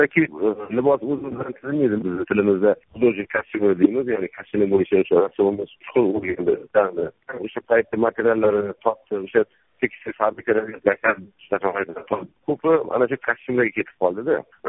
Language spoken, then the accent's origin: Uzbek; Khiva, Khorezm Region, Uzbekistan; Asli Xivadanman.